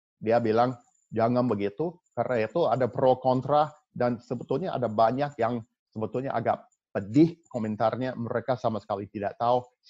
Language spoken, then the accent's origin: Indonesian; United States